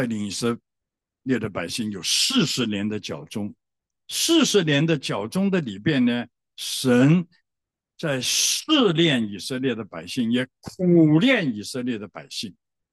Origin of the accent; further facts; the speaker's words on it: Hong Kong; 我从小在香港长大